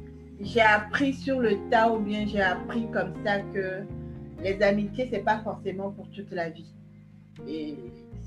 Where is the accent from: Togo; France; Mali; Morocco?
Togo; Je suis une Togolaise de 29 ans.